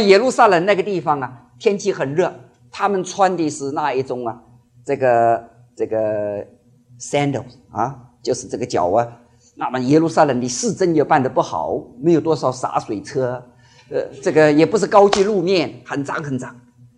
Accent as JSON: {"language": "Chinese", "region": "Jiangnan", "country": "China", "said": "我是江南人啊，我学一句我们江南的话"}